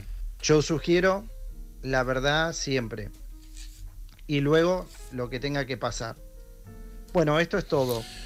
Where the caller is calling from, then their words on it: Girona, Catalonia, Spain; de Girona